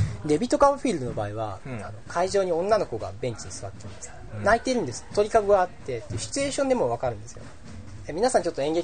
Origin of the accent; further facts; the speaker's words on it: Aichi, Japan; 今僕の地元であの万博、愛知万博の時にですね